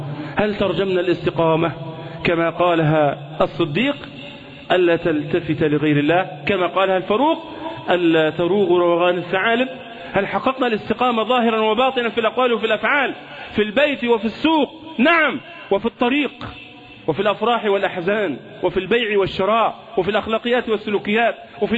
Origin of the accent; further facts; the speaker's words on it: Egypt; نحن جميعا كمصريين سواء من المسلمين أو من غير المسلمين